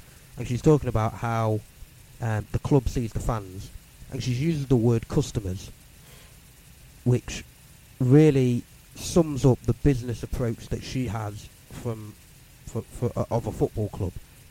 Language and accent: English; Sheffield, Yorkshire and the Humber, United Kingdom; I grew up in Sheffield